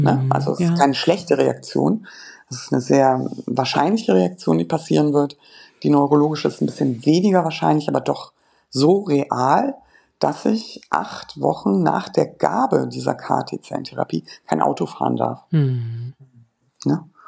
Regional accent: Hamburg, Germany; now in Kiel, Germany; Ich komme ja eigentlich aus Hamburg, bin dann per Noteinweisung in Kiel gelandet

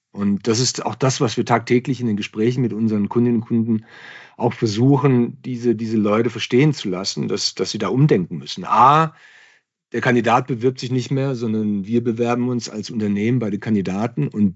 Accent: Baden-Württemberg, Germany; Ich meine, ich komme aus Baden-Württemberg.

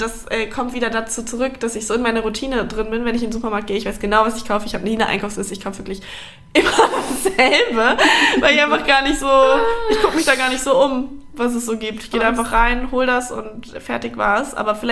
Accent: Hamburg, Germany; gut, wir kommen beide aus Hamburg, da ist es auch noch viel

